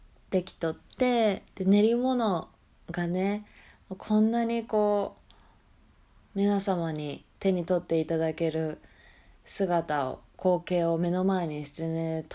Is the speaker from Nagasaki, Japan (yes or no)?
no; Hiroshima, Japan; 広島出身の私は海といえば凪が普通じゃけさ、